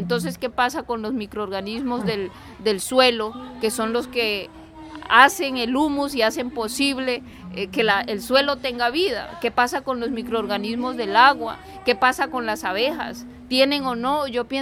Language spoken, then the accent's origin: Spanish; Quindío, Colombia; Vengo del Quindío, donde todo el departamento, el 80% está concesionado